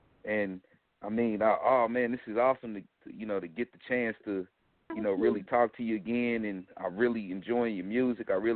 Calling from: St. Louis, Missouri, United States; I'm calling from St. Louis.

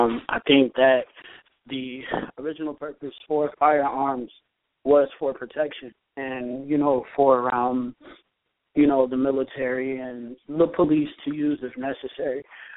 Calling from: Connecticut, United States; from Connecticut.

